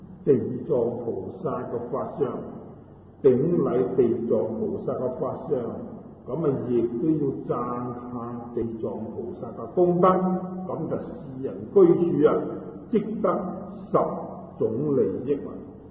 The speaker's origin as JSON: {"language": "Cantonese", "region": "Guangdong", "country": "China", "said": "咁我哋广东人如果话食萝卜啊，佢就话破气啦"}